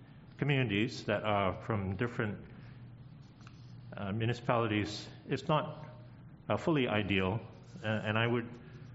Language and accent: English; British Columbia, Canada; I do appreciate it as a Canadian, as a British Columbian.